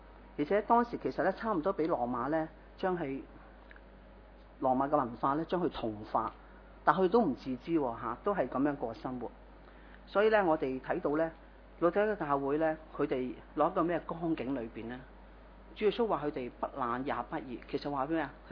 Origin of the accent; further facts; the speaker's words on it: Hong Kong; 在我们香港人来看，或者某些议员来就觉得是很多钱